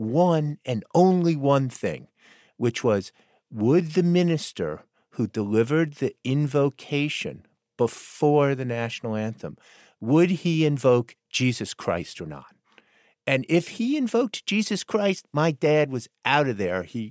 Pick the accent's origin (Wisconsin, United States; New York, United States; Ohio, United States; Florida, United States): Florida, United States; as a Jewish family growing up in South Florida, we didn't sit around and watch Billy Graham.